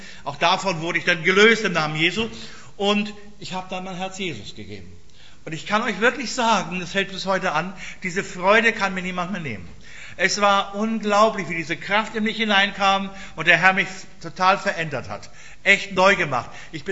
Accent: Northern Germany, Germany; Für mich als Norddeutscher sehr ungewohnt.

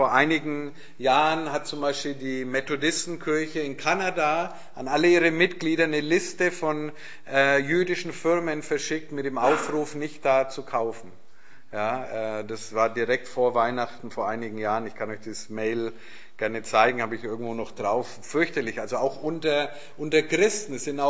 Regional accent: North Rhine-Westphalia, Germany; ich komme aus dem Ruhrgebiet

